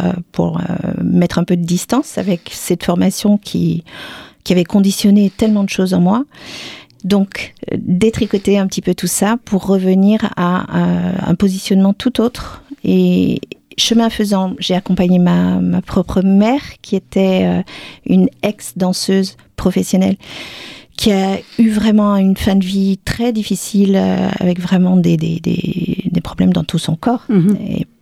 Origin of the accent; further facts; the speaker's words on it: Paris, Île-de-France, France; moved away as an adult; also born or lived in Alpes-Maritimes; now in Nîmes, France; je suis parisienne d'origine, donc j'ai quitté Paris à l'âge de 25 ans pour m'installer dans les Alpes-Maritimes et finalement pour venir m'installer à Nîmes il y a quelques temps